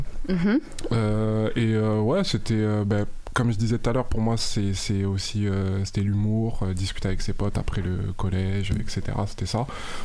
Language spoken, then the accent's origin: French; France; parce qu'on est français, je l'espère